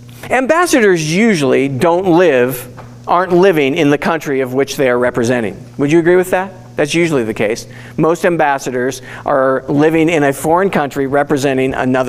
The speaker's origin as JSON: {"language": "English", "country": "United States", "said": "You know, I'm from the United States. What can I say?"}